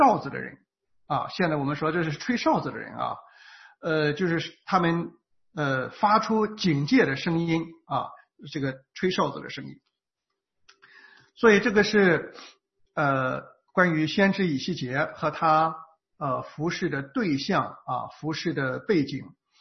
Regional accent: China; 所以我们中国人文化为什么跟这个

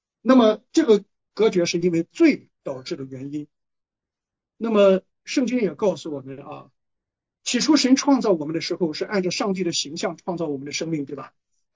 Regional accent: China; 所以，我们中国人也知道有一位老天爷，对吧？

